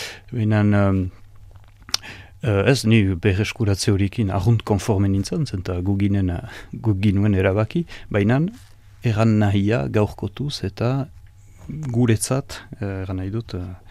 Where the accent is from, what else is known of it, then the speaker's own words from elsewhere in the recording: Itxassou, Nouvelle-Aquitaine, France; berdemoran segitzen nien ni ene herrian, ni itxasuko niz, itxasuara.